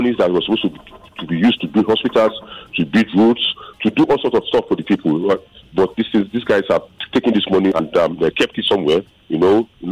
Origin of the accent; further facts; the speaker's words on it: Benin City, Edo, Nigeria; Unfortunately, that's my hometown.